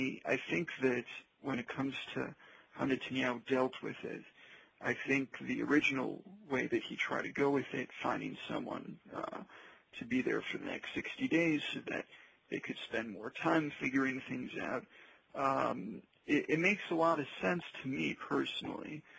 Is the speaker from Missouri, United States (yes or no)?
no; Chicago, Illinois, United States; And I'm actually from Chicago, so I decided to write a couple jokes about being the only Republican in Illinois